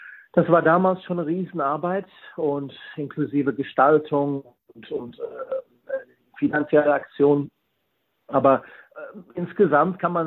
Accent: Dortmund, North Rhine-Westphalia, Germany; also born or lived in Schwerte; Und bekanntlich bin ich ein Stück weit ein Dortmunder, weil ich halt die Hälfte meiner Kindheit in Dortmund und Schwerte verbracht habe und einen deutschen Vater erhat.

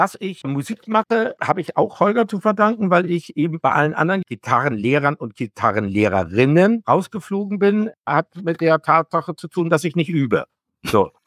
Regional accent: Hamburg, Germany; Nein, also ich komme aus Hamburg.

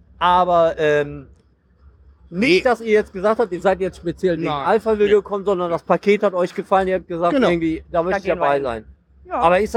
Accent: Gelsenkirchen, North Rhine-Westphalia, Germany; born there; Ich bin in Gelsenkirchen geboren.

